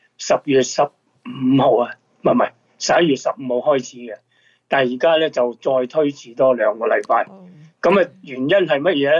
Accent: China; 我哋中國人叫佢做南瓜節嘅啊

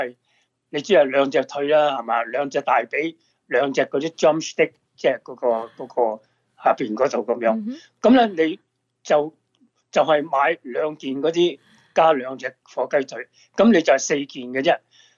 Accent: United States; Cantonese is a second language; 咁所以呢我哋美国人呢就对呢个火鸡係好感恩㗎。

